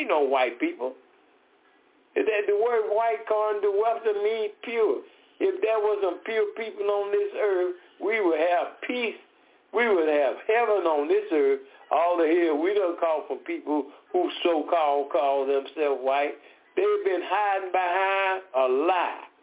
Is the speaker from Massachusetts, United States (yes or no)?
no; Decatur, Georgia, United States; We are from Decatur, Georgia.